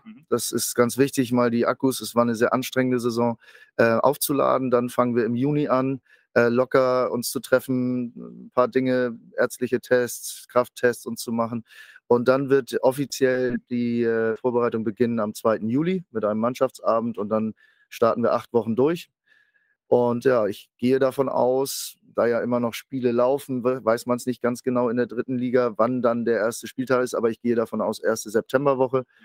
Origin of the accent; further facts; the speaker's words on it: Kiel, Schleswig-Holstein, Germany; Ich als gebürtiger Kieler, ich habe keine Animositäten in Bezug auf Hamburg